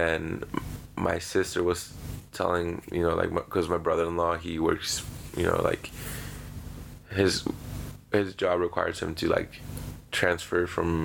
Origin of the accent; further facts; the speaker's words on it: Lima, Peru; also born or lived in San Borja; June 22nd, 1998. And I was born in Lima, Peru. I lived in San Borja, and I grew up on the coast.